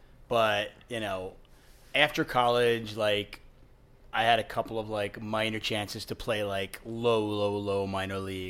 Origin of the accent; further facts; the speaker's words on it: Queens, New York, United States; born there; Like, I was born in Queens. I lived in upstate for a little bit.